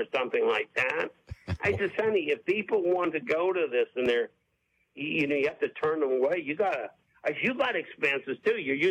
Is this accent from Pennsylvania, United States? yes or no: yes; Trafford, Pennsylvania, United States; Well, you know, we grew up in Trafford. We went to college at Youngstown together